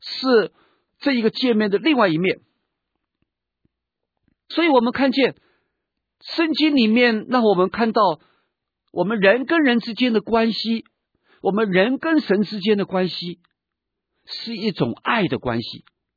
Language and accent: Chinese; China; 你看我们中国人有的时候我们觉得我们很谦虚